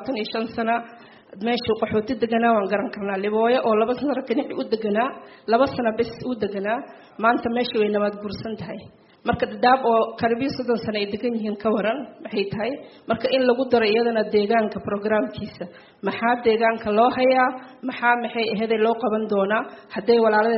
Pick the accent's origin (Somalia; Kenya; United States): Kenya; Dadaab, Garissa County; aniga waxaan ka soo jeedaa degmada Dadaab